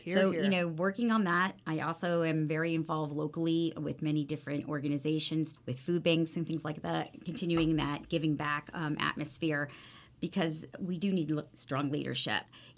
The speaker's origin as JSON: {"language": "English", "country": "United States", "tie": "born there", "said": "So I was born here in the United States. I'm a Lebanese American. My family, my brothers and sisters were born in Lebanon."}